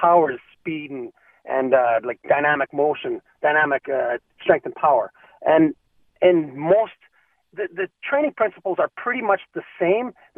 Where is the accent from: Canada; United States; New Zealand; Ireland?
Canada; Edmonton, Alberta; Ironically, when I moved back, I grew up in Edmonton, and when I came back to Edmonton